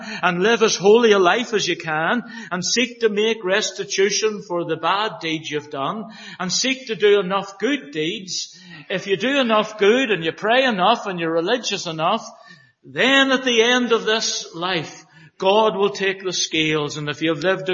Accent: Northern Ireland, United Kingdom; Is our fellowship because we're from Northern Ireland?

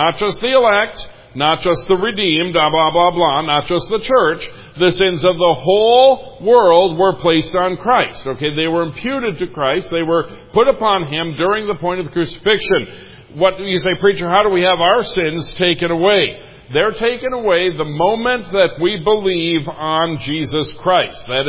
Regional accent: Minnesota, United States; Now, where I grew up in Minnesota, confusion was rife in Minnesota as to this point

